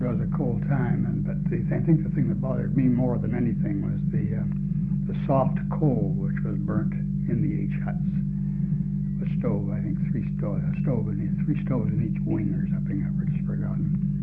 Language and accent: English; Epsom, South East England, United Kingdom; born there; I was born in Epsom, England at the Canadian Convalescent Hospital in 1918.